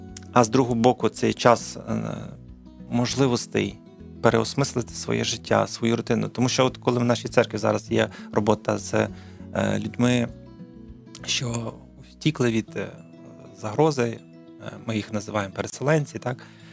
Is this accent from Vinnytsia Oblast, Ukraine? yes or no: no; Lviv, Lviv Oblast, Ukraine; ми виїхали до Львова, звідки ми родом, скажімо так, ми були в батьків.